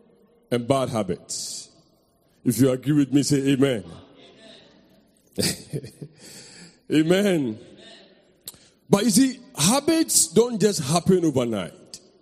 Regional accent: Ghana; I come from Ghana. I come from Africa. I was born in Ghana. I went to school in Ghana.

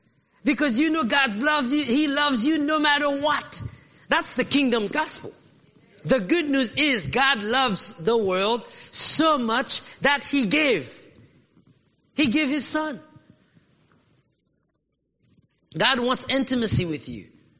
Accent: Haiti; But for us Africans, I grew up in Haiti, and I know about voodoo.

